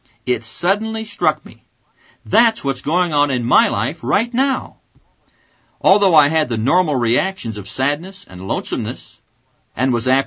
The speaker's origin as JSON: {"language": "English", "town": "Neola", "region": "Iowa", "country": "United States", "tie": "born or raised there", "said": "A friend was calling from my hometown of Neola, Iowa."}